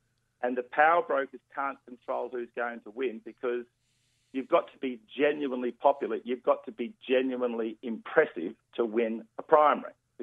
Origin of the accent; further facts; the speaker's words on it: Tamworth, New South Wales, Australia; They've had them in Tamworth, which is my hometown.